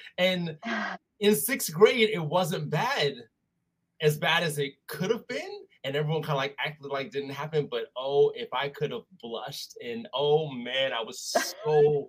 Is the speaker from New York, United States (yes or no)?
yes; Long Island, New York, United States; I'm from Long Island, New York, and it was not a thing in Long Island.